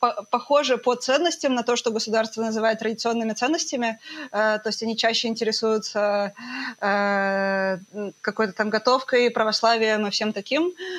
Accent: Russia; moved away as an adult; now in Vienna, Austria; Я еще до войны уехала из России, потому что я уехала на PhD по физике в Вену.

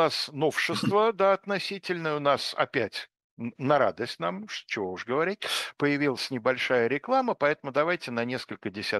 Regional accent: Moscow, Russia; как и я, собственно, вырос в Хамовниках.

